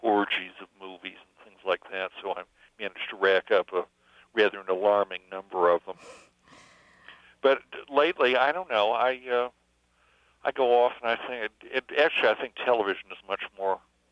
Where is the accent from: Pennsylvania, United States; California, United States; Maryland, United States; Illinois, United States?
Illinois, United States; Chicago; Well, I came from Chicago originally, and we lived on 5 different streets that were just a block.